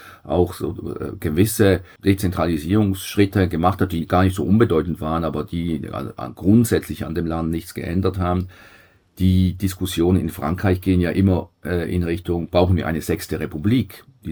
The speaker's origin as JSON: {"language": "German", "country": "Switzerland", "said": "Als Schweizer irgendwo neutral dazwischen würde ich sagen, dass die föderalistischen Reflexe in der Schweiz deutlich stärker sind als in Deutschland"}